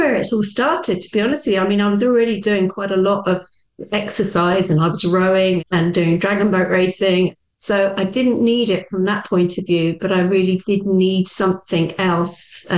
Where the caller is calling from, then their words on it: South East England, United Kingdom; I am just outside of London in the UK.